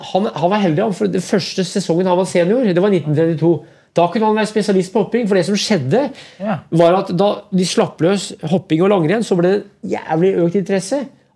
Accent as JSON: {"language": "Norwegian", "town": "Brumunddal", "region": "Innlandet", "country": "Norway", "tie": "born or raised there", "said": "For i 1913 så var det hovedlandsrenn i Furnes og Brumdalen, der jeg vokste opp."}